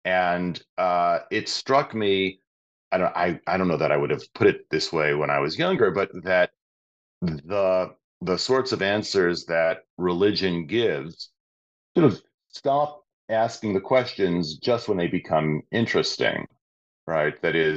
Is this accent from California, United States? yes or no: no; New York, United States; So I grew up in the New York City area. My parents raised my sister and me Jewish, but mostly culturally.